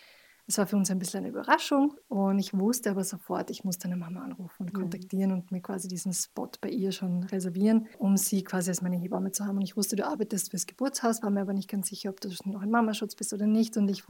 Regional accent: Vienna, Austria; now in Burgersdorf, Austria; Ich bin in Wien aufgewachsen und wohne jetzt mittlerweile mit meinem Mann in Burgersdorf draußen.

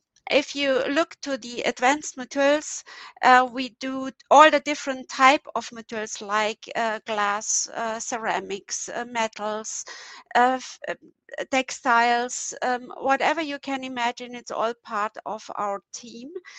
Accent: Romania; English is a second language; now in Bavaria, Germany; Well, I live here in Bavaria and I work here, but actually I'm a German from Romania. So I changed from Romania to Bavaria, and I'm very happy here.

